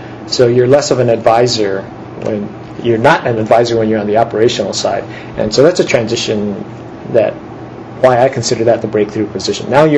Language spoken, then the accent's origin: English; Honolulu, Hawaii, United States; born there; I was born in Honolulu.